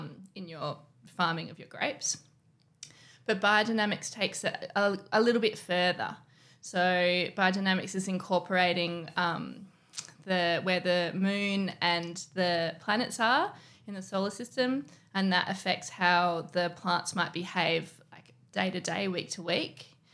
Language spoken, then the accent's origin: English; Margaret River, Western Australia, Australia; Margaret River. So this is my hometown.